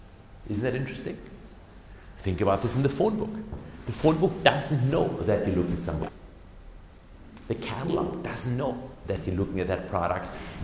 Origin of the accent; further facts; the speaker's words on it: Germany; For instance, Germany, my home country, it is some people in Mannheim who decide on how to write things, how the commas should be set.